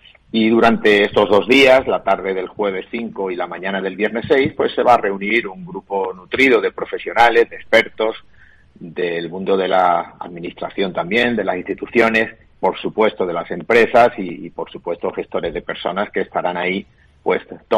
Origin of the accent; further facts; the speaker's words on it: Málaga, Andalusia, Spain; No, yo no quiero decir esto como malagueño, hacer demasiado patria.